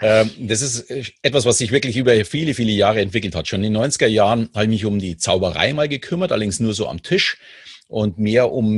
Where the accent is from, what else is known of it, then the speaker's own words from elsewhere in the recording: Munich, Bavaria, Germany; ich bin ja in München groß geworden